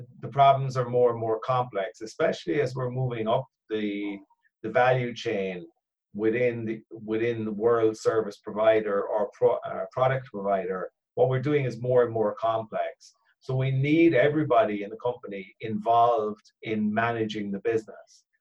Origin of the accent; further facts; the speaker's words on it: Cork, Munster, Ireland; now in Galway, Ireland; So my own background, you might hear in the accent, is I'm from Cork originally, and it's gotten washed out a bit between working internationally over the years. I'm based in Galway now and work all over the country.